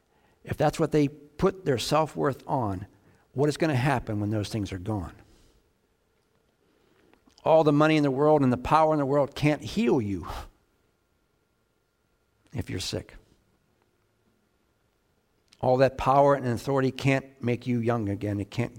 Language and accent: English; Pittsburgh, Pennsylvania, United States; we're from Pittsburgh, as you know, and Andrew Carnegie was from Pittsburgh